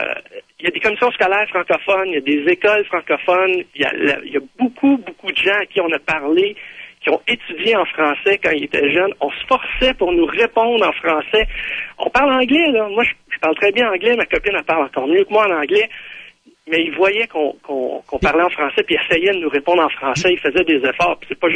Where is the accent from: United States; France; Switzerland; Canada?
Canada; Quebec; moi, je suis un Québécois francophone de souche, si on peut dire, là. J'ai toujours aimé le Québec.